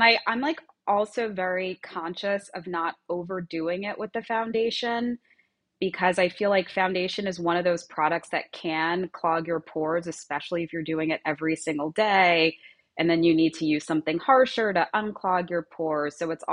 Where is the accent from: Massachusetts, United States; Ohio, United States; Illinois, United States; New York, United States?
New York, United States; Long Island; I grew up in Long Island, and what you do on the weekends for fun is you walk around the mall